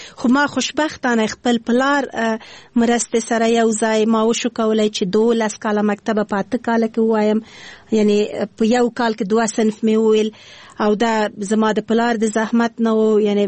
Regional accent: Kabul, Afghanistan; born there; زه ده اصلا پلار می ده خوست ده، مور می ده پکتیا ده، او زه په خپل کابل کې زیږیدلی یم، خو په هر صورت ده خوست تل کېږم.

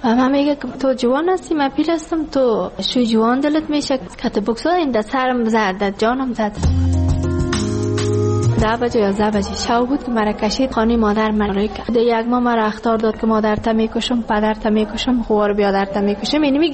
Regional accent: Ghazni, Afghanistan; now in Kabul, Afghanistan; که ما کابل آمدیم. از غزنی هستیم.

